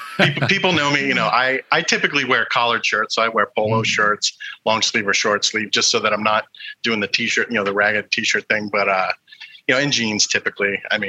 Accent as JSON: {"language": "English", "town": "Enola", "region": "Pennsylvania", "country": "United States", "tie": "born or raised there", "said": "I grew up just outside of Harrisburg, Pennsylvania. Tiny little town called Enola, just across the river. It's between Harrisburg and Carlisle, if you're familiar."}